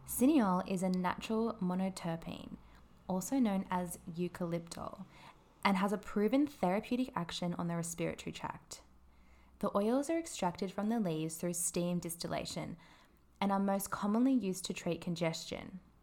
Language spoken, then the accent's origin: English; Australia; Growing up in Australia, we are lucky enough to be surrounded by these gorgeous gum trees on just about every inch of our coastline.